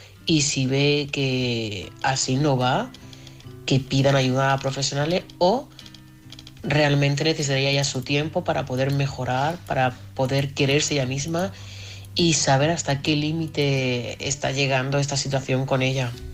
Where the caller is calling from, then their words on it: Barcelona, Catalonia, Spain; de Barcelona